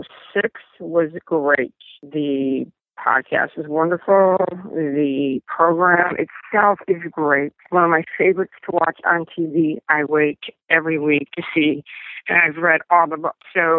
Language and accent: English; Florida, United States; I am from South Florida.